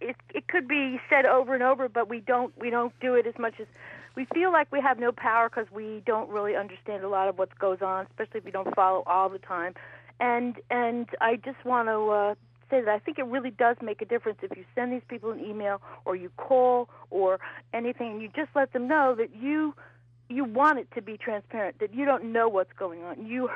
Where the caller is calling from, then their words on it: New York, United States; from Dutchess County.